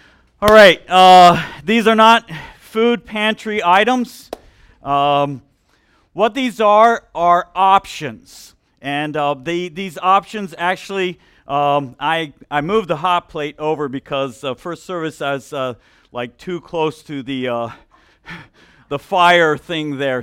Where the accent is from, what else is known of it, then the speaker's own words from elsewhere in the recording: Colombia; now in United States; I grew up in Colombia, South America.